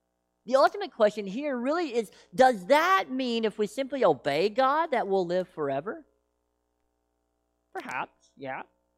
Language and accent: English; Tennessee, United States; Now, I am from Tennessee, so I say the word naked like naked.